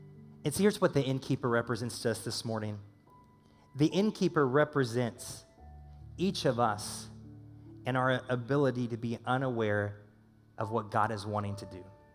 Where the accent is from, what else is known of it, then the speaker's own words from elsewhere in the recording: Southern United States, United States; you understand, I'm from the South, people. And so we don't have near as much snow.